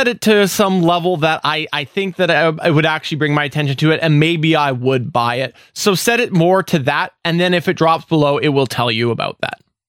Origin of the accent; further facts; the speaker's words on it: Canada; I'm Canadian.